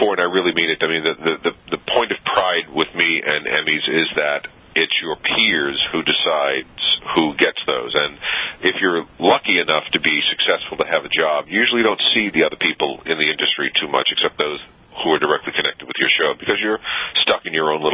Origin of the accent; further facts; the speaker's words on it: New Orleans, Louisiana, United States; You know, I was a musician in New Orleans as a kid. And when you were born and raised in New Orleans, I think you have to play music.